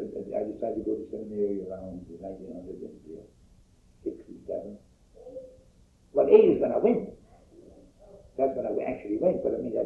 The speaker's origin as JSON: {"language": "English", "town": "Red Rock", "region": "Texas", "country": "United States", "tie": "born there", "said": "I was born in Red Rock, Texas, or Bastrop County. See, this is such a small town that you get as mentioned a county"}